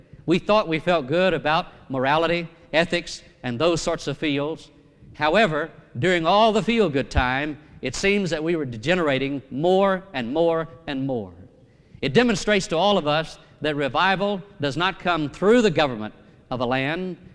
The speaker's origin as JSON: {"language": "English", "town": "Kosciusko", "region": "Mississippi", "country": "United States", "said": "I'm originally from Kosciuszko, Mississippi. Now, many of you would not have any idea where Kosciuszko is located, but it's the geographical center of the state of Mississippi."}